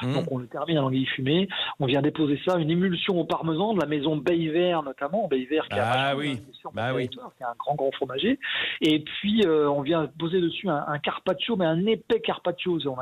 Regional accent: Saint-Michel-Chef-Chef, Pays de la Loire, France; Moi, je suis natif de Saint-Michel-Chef-Chef, le pays des galettes Saint-Michel, à 3 km du restaurant, de l'hôtel-restaurant. Mes parents étaient agriculteurs, vraiment une grande filiation du côté maternel et du côté paternel d'agriculteurs.

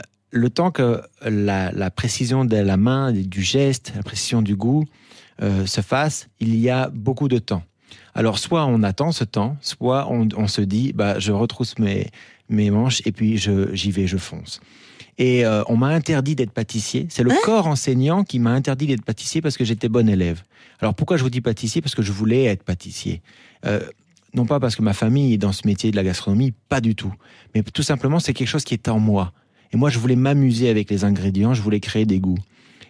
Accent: Lille, Hauts-de-France, France; je suis monté à Lille, je suis retourné à Lille, dans ma région natale.

